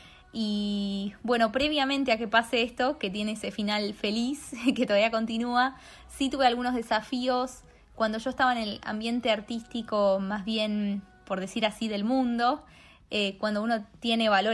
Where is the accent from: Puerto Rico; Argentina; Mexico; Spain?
Argentina; soy cantante católica, soy de Argentina, como se darán cuenta.